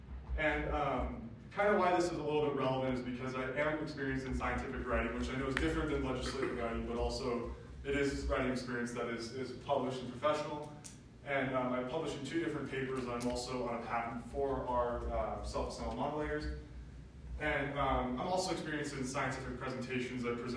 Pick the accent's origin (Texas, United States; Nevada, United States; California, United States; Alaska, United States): Nevada, United States; Reno; So I'm from Reno, Nevada, born and raised here.